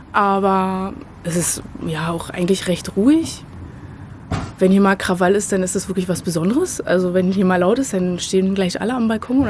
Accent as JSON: {"language": "German", "town": "Potsdam", "region": "Brandenburg", "country": "Germany", "tie": "born or raised there", "said": "Nee, ich bin hier erst hergezogen. Also groß geworden bin ich in Potsdam am Schlaz. Eigentlich eher so, hat er so den Ghetto-Ruf jetzt mittlerweile wegbekommen."}